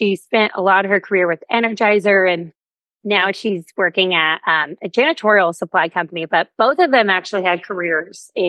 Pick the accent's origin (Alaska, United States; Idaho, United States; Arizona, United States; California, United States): California, United States; Santa Clarita; I grew up in Santa Clarita, California, which is like 2.5-3 hours south of SLO, near a little amusement park near Magic Mountain, if you've ever heard of it.